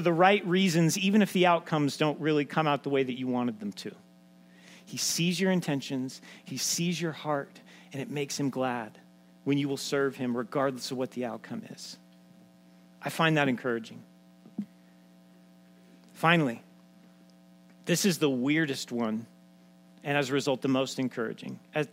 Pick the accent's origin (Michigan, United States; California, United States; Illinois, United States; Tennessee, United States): California, United States; I'm sorry. I grew up in California.